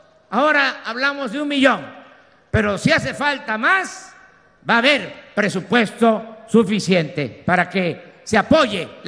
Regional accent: Tepetitán, Tabasco, Mexico; vivía yo en un pueblo que se llama Tepetitán, que pertenece al municipio de Macuspana, en el estado de Tabasco. Esa es mi tierra natal.

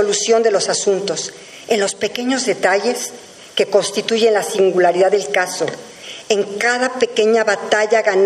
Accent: Mexico; La violencia desenfrenada, la inseguridad y la corrupción son los temas que más nos preocupan como mexicanos.

